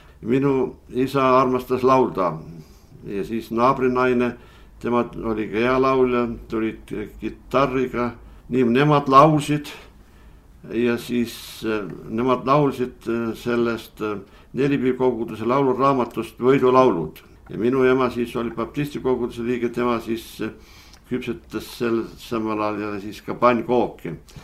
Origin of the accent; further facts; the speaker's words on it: Tahkuranna, Pärnu County, Estonia; Olen sündinud Pärnumaal Tahkurannas, mereäärses väikeses Tahku külas.